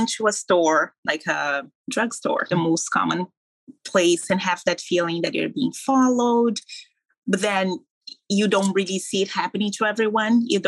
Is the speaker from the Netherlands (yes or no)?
no; Brazil; moved away as an adult; now in North Vancouver, California, United States; I'm originally from Brazil. My family, whole family is from Brazil, my parents, grandparents.